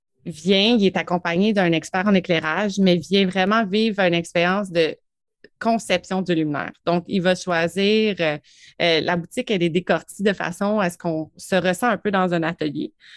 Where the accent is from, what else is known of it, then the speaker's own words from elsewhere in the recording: Montreal, Quebec, Canada; moved away as an adult; Je suis originaire de Montréal, donc live and born, une vraie Montréalaise. J'ai quitté la ville, en fait, il y a 9 ans de ça, pour me déposer, pour avoir un pied à terre en campagne.